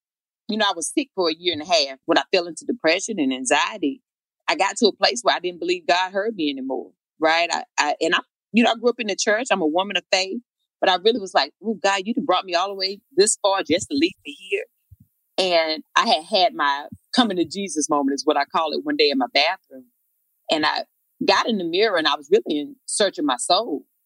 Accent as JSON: {"language": "English", "town": "Eden", "country": "United States", "tie": "born or raised there", "said": "And I was back in my hometown of Eden. And I decided to apply for Columbia College in Chicago."}